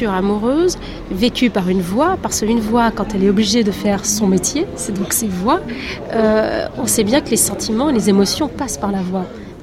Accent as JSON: {"language": "French", "country": "Algeria", "tie": "born or raised there", "said": "est-ce que c'est mon enfance en Algérie?"}